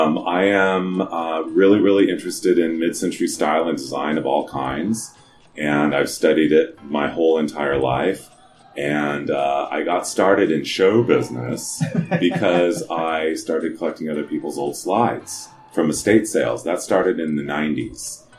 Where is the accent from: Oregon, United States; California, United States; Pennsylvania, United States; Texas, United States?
California, United States; Ontario; Number one, I grew up in Ontario, California.